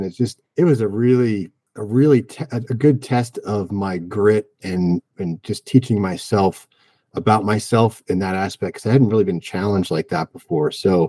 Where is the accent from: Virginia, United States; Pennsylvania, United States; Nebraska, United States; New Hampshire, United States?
Pennsylvania, United States; born there; I was born in Pennsylvania in the early 80s. Grew up in a family of tradesmen.